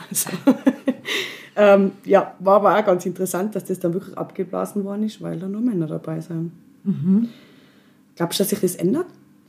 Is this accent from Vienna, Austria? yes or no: no; Innsbruck, Tyrol, Austria; also ich bin ja eine Innsbruckerin